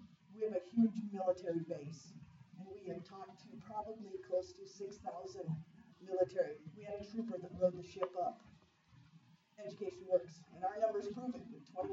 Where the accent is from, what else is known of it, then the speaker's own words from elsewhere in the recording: Washington, United States; I'm from Kitsap County.